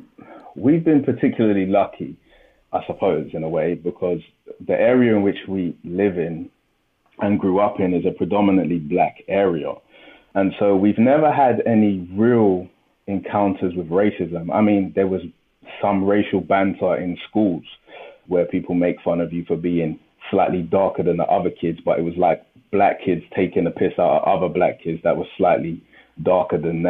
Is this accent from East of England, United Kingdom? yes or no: no; Croydon, London, United Kingdom; But I'm originally from Croydon.